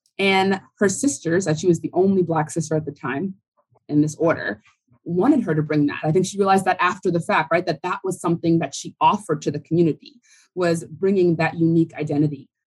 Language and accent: English; New Orleans, Louisiana, United States; I'm from New Orleans, Louisiana.